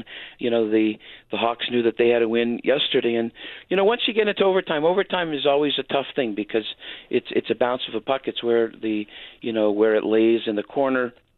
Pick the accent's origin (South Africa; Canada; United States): Canada; I grew up in Canada and have been a hockey fan for years.